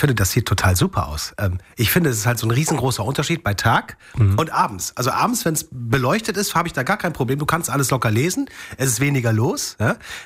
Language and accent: German; Bergisch Gladbach, North Rhine-Westphalia, Germany; Also ich komme aus Gladbach, ich bin Gladbacher, ich will wissen, was steht da drauf.